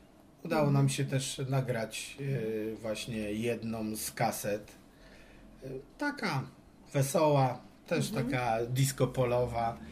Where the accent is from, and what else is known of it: Małkinia, Masovian Voivodeship, Poland